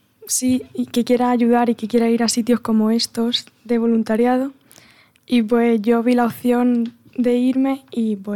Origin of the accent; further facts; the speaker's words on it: Yecla, Region of Murcia, Spain; Soy de Yecla y tengo 15 años